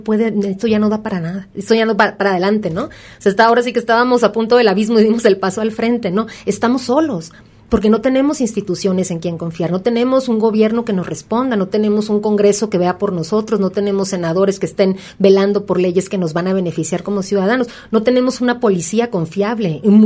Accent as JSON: {"language": "Spanish", "country": "Mexico", "said": "a mí eso es lo que me frustra un poco como ciudadana mexicana"}